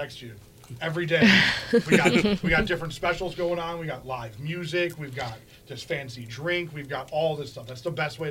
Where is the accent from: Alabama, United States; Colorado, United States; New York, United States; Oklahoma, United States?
Alabama, United States; Homewood; I grew up in Homewood. My favorite pizza is Aurelio's, like the sweetest there is.